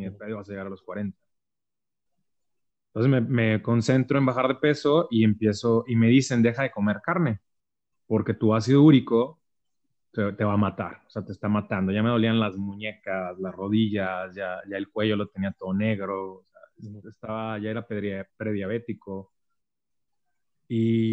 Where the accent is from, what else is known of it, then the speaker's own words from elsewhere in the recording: Ciudad Mante, Tamaulipas, Mexico; Yo soy de Ciudad Mante, Tamaulipas, entonces dejo de ir a mi tierra natal